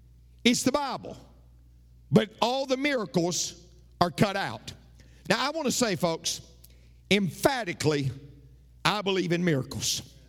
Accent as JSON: {"language": "English", "country": "United States", "said": "and I'm an American"}